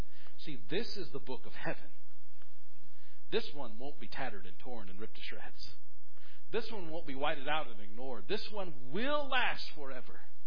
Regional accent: United States; But as an American, I'm disappointed, and I do desire a better country.

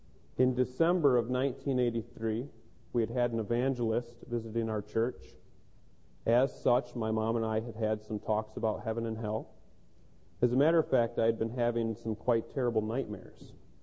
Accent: Grand Rapids, Michigan, United States; I was raised in Grand Rapids in a very Baptist home.

